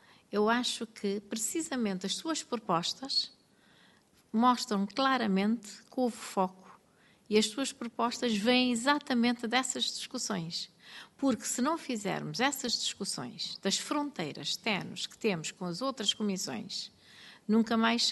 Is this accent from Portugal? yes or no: no; Cape Verde; Em Cabo Verde há um termo muito interessante que se diz, já que estamos aqui a falar de línguas, a língua materna, a língua oficial, nós dizemos